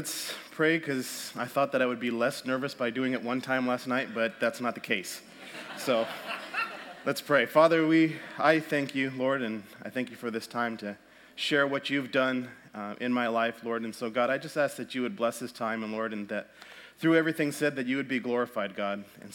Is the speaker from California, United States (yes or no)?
yes; San Diego, California, United States; Well, my story starts with growing up in San Diego to a single mom, or with a single mom who was raising two boys.